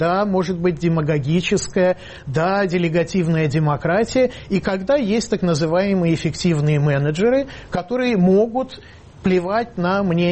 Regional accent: Moscow, Russia; я как москвич, который последние два года ощущает, что у него украли просто лето

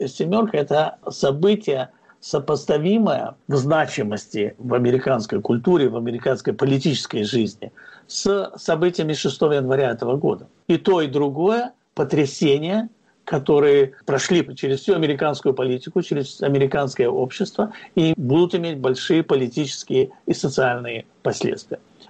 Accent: Kyiv, Ukraine; А я всегда, как киевлянин, вспоминаю

